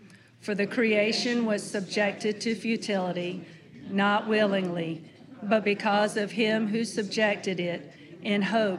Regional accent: Morehead City, North Carolina, United States; I'm from Moorhead City, and we would sing it on the waterfront on Easter morning.

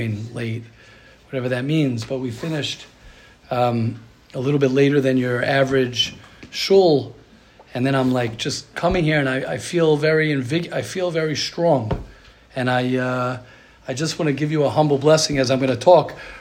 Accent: Baltimore, Maryland, United States; I'm from Baltimore, so nobody should be self-conscious of Silver Spring.

